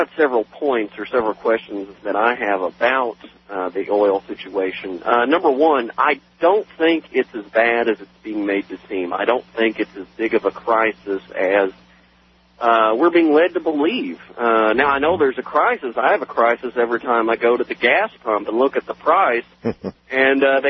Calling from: Kentucky, United States; I'm calling from Kentucky.

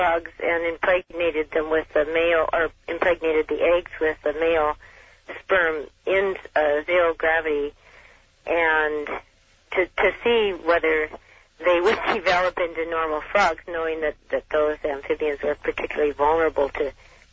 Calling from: Portland, United States; I'm calling from Portland

